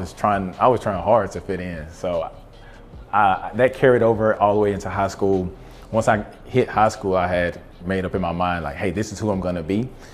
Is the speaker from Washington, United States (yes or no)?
no; Eastman, Georgia, United States; now in Atlanta, United States; Okay, so I'm from Eastman, Georgia. Okay. Small town, literally everyone knows everyone.